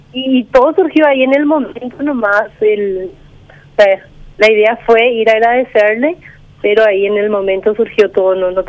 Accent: Mayor Martínez, Ñeembucú, Paraguay; now in Pilar, Paraguay; Nosotros somos de Mayor Martínez. O sea, mis padres siguen viviendo en Mayor Martínez y yo y dos de mis hermanas estamos viviendo en Pilar. O sea, estudiamos y vivimos en Pilar.

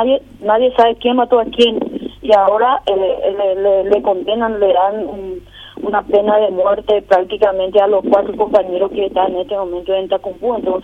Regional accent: Paraguay; como paraguayo estamos

